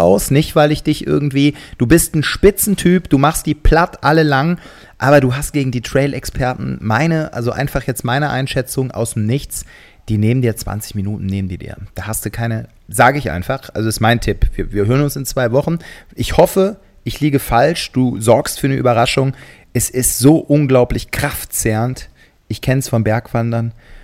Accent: Gummersbach, North Rhine-Westphalia, Germany; wenn ich dann doch mal wieder in meine alte Heimat komme, ins Oberbergische, ne, bei Gummersbach

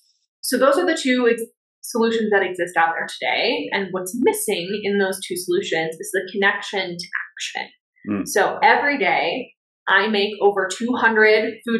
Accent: Northeast, United States; I'm from the Northeast, so I know exactly where you are.

